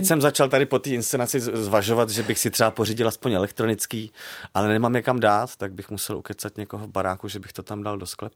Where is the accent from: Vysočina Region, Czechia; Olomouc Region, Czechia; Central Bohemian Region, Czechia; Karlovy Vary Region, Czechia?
Karlovy Vary Region, Czechia; Karlovy Vary; also born or lived in Prague; já jsem se narodil v Praze, ale vyrůstal jsem v Karlových Varech. Tak já vždycky říkám, že jsem hrdý karlovarský Žižkovák.